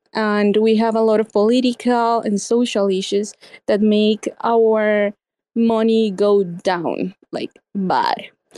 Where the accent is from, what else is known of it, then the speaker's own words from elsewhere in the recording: Colombia; English is a second language; moved away as an adult; Basically, well, I'm originally from Colombia. I'm not from here. So I moved to the country like a year and a half ago permanently.